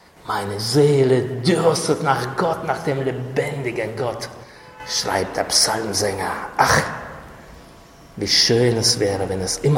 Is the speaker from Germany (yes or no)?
yes; Germany; Als Deutsche leben wir in so einer Schamkultur, die uns das erschwert.